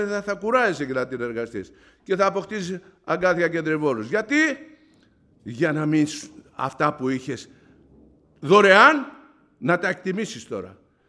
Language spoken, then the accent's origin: Greek; Thessaly, Greece; Διότι είναι σε ένα νησί στην πατρίδα μου, είναι στις Βόρειες Σποράδες.